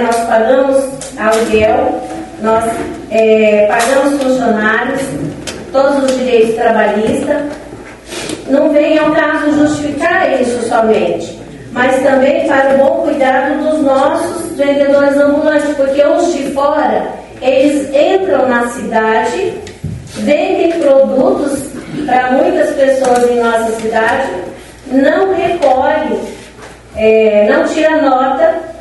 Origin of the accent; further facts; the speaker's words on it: Marilândia do Sul, Paraná, Brazil; born there; Eu sou nascida em Marilândia do Sul. Eu fui embora e voltei para cá, porque eu acredito nessa cidade. Eu faço jus ao pouco tempo que eu voltei para cá, 16 anos.